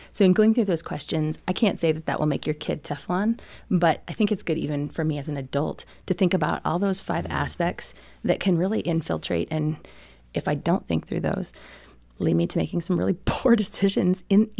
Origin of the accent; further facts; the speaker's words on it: Midwest, United States; And I grew up in the Midwest